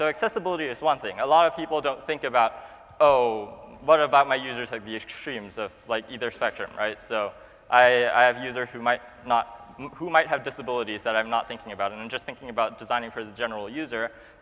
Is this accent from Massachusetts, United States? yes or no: yes; Boston, Massachusetts, United States; I'm from I'm from Boston, so let me look in Massachusetts.